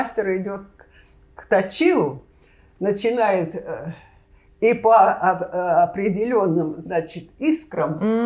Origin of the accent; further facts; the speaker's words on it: Parfentyevo, Moscow Oblast, Russia; ходила я в детский, организовали детский садик, муравейник был вот там в начале, мы пешком из Парфентьева ходили на неделю.